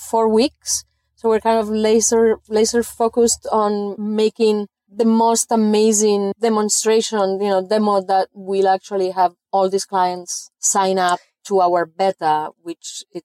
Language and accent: English; Italy; now in Carrboro, United States; I'm an Italian from Carborough.